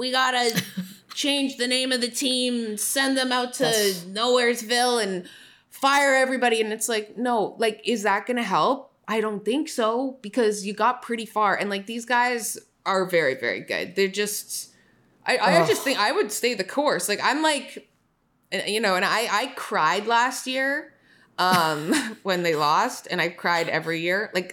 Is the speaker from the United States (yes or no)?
no; Toronto, Ontario, Canada; You know, I'm from Toronto.